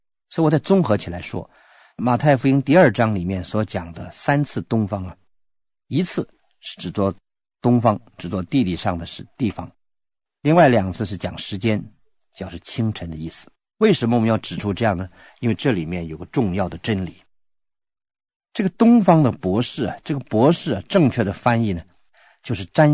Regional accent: China; 跟我们中国人有特别的关系

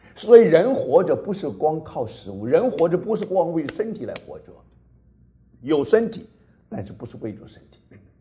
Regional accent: China; 那中文是把它翻成70个人呢、啊？我们中国人不大喜欢这个魂这个字

